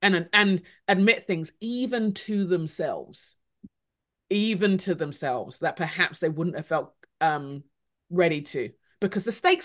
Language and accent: English; London, United Kingdom; that's more to do with me being a Londoner, nothing to do with anything, the event.